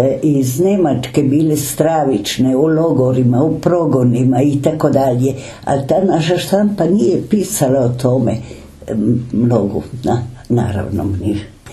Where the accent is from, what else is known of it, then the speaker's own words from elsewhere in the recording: Istria County, Croatia; born there; ja sam rođena u Istri gde sam doživila prve nevolje nas koji smo, nismo bili Italijani.